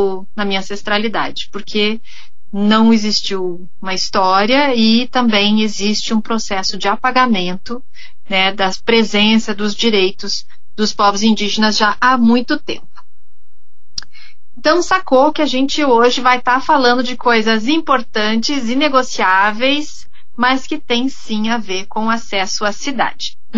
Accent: Brazil; Nós somos brasileiros e fazemos parte da floresta amazônica e das decisões que acontecem lá.

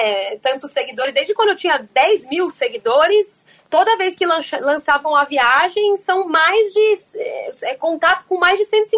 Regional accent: Ubatuba, São Paulo, Brazil; como eu sou, né, de Ubatuba. Praticamente eu sou de Ubatuba, né? Na verdade, eu nasci em São Paulo, com 19 dias eu já tava molhando meus pés em Ubatuba, na Itamambuca.

